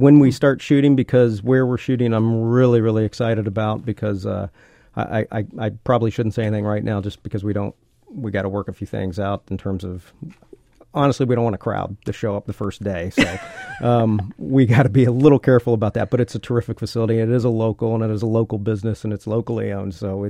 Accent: Kentucky, United States; growing up in Kentucky, it's tough to get on films.

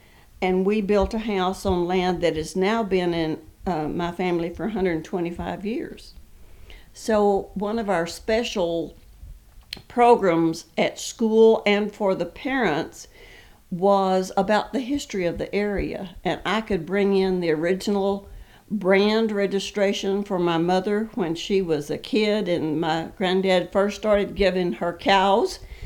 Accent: Texas, United States; I grew up in West Texas in a little rural area

